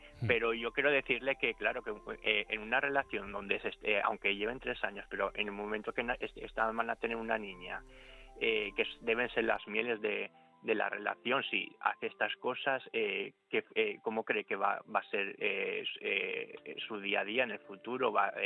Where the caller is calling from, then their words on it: Gandia, Valencian Community, Spain; de Gandía, Valencia.